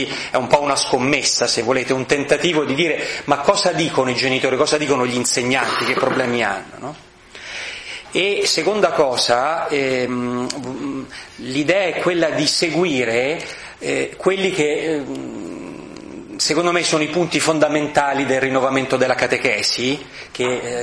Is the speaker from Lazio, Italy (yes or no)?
yes; Rome, Lazio, Italy; la prospettiva di queste cose è chiaramente romana, perché io sono di Roma, per fortuna e purtroppo